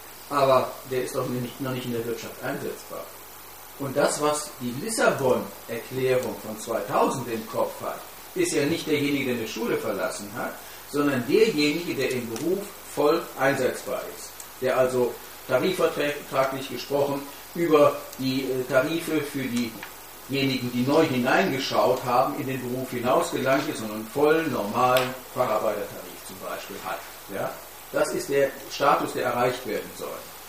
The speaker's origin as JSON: {"language": "German", "country": "Germany", "said": "Wir müssen schlichtweg als Deutsche in den anderen Ländern werben."}